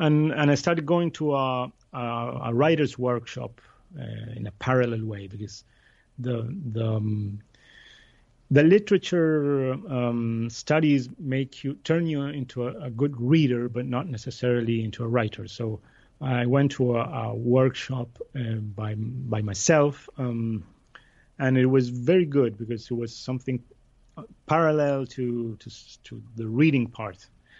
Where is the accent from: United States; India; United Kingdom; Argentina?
Argentina; Buenos Aires; born or raised there; English is a second language